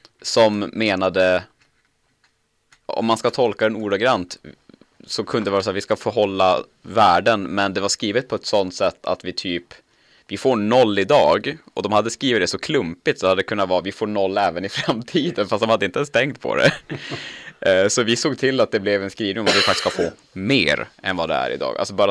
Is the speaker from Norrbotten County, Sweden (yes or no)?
yes; Norrbotten County, Sweden; jag har full respekt som norrbottning för det.